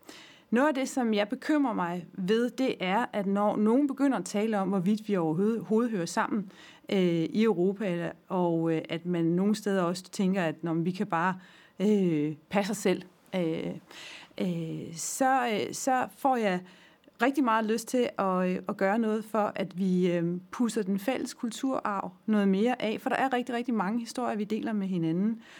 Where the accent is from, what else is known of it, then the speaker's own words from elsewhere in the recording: Region of Southern Denmark, Denmark; moved away as an adult; now in Copenhagen, Denmark; Jeg er 50. Jeg kommer fra Fyn oprindeligt, men jeg har boet i København siden 2004.